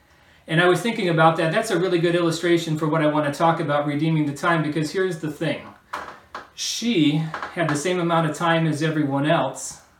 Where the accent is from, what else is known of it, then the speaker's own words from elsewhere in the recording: Michigan, United States; I just want to again reiterate that we're from Michigan, and the state has been hit hard by the coronavirus.